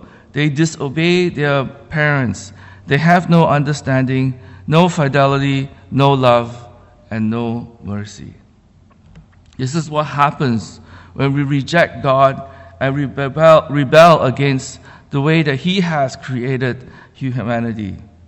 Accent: Malaysia; as a child growing up in Malaysia

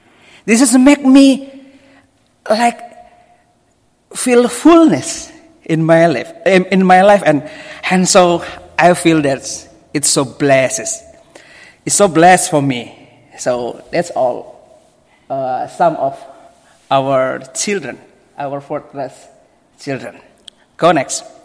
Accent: Java, Indonesia; first language Javanese; English is a second language; Because English is my third language. I have our own tribe's language. I'm a Javanese, and usually every day I use Java language. And our official language in Indonesia is Bahasa Indonesia.

